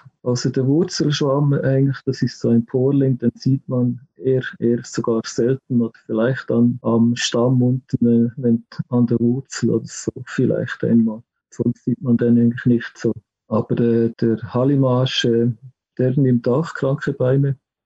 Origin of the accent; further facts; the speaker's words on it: Switzerland; ich denke auch bei uns in der Schweiz im Nationalpark.